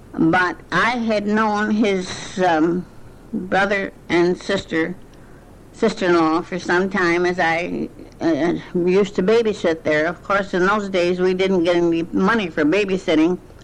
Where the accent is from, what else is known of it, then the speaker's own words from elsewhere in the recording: Saginaw, Michigan, United States; I was born in Saginaw, Michigan in 1890. On the east side of Saginaw, and where we were raised with having three sisters